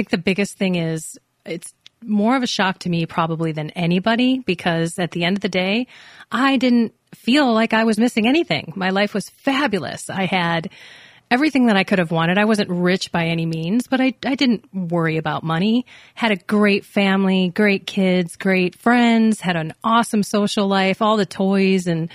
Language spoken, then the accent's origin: English; Palatine, Illinois, United States; Correct. I grew up in Palatine. Mom and dad didn't practice.